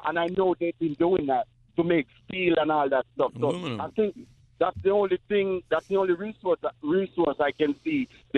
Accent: Jamaica; In particular, my country, I'm from Jamaica, and I know they're doing a lot of road work down there and all that stuff.

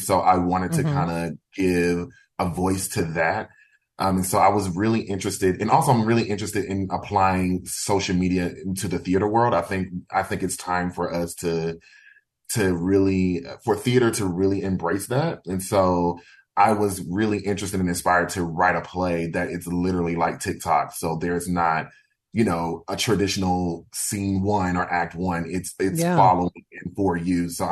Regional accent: Alabama, United States; these three young friends from my hometown in Alabama

